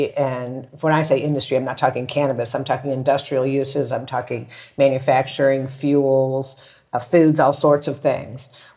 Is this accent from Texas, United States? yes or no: yes; Texas, United States; You know, I grew up in Texas, and you know, I was a teenager in the early mid 70s